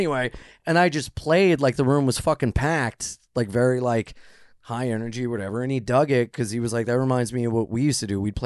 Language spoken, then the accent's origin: English; England, United Kingdom; We're from England.